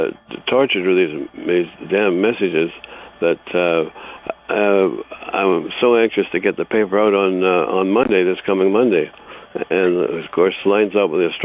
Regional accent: Fergus, Ontario, Canada; I'm starting a second newspaper in a community paper, but a totally different mindset to do this in my hometown, Fergus

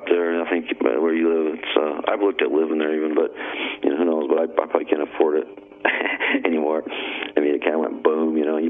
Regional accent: the Dakotas, United States; because I'm kind of a Yank. You know, I grew up in the Dakotas. So them hot, humid summers get to me a little bit.

